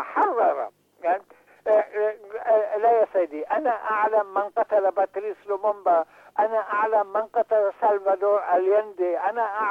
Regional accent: Palestine; أنا فلسطيني

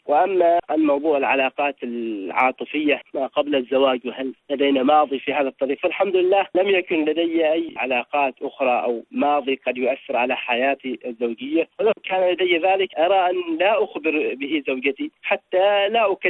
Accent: Oman; من سلطنة عمان، متزوج وأعمل مدرس

